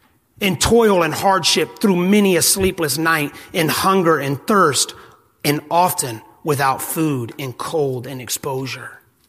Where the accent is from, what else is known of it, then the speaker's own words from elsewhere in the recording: Alabama, United States; I'm from South Alabama.